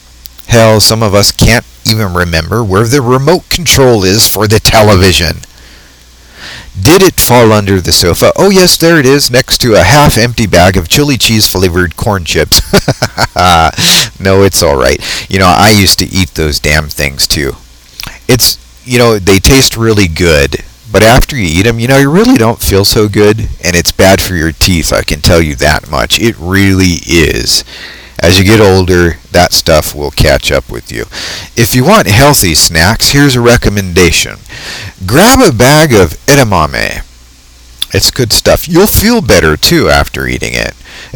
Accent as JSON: {"language": "English", "region": "California", "country": "United States", "tie": "born or raised there", "said": "I grew up in Cali, so we eat Cali Mexi food."}